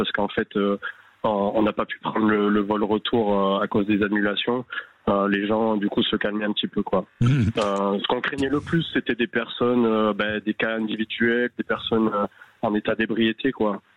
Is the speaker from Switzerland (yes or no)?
no; French Polynesia; parce que nous, on vient de Polynésie française, donc on n'est pas habitué à ce genre d'affrontement-là.